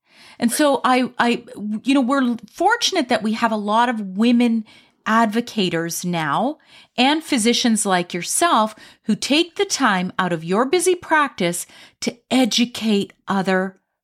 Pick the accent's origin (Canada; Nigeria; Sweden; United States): Canada; Because everyone talks about pellets in the U.S. and I'm Canadian